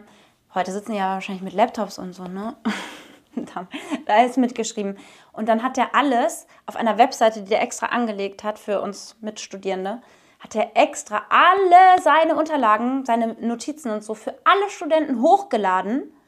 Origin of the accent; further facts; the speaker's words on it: Cologne, North Rhine-Westphalia, Germany; als Kölnerin